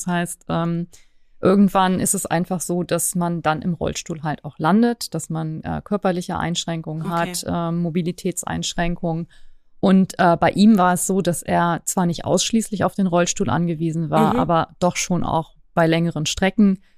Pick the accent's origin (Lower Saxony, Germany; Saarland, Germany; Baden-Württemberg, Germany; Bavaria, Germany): Lower Saxony, Germany; Göttingen; ich komme ja aus Göttingen